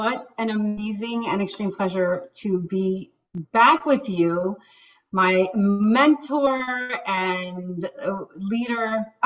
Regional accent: New York City, New York, United States; I was raised in New York, Queens, and I really, I feel like I was very privileged

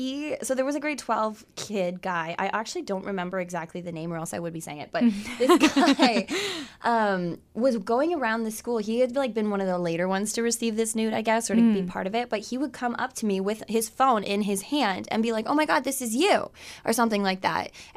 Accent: Essex, Ontario, Canada; no, I'm from Essex.

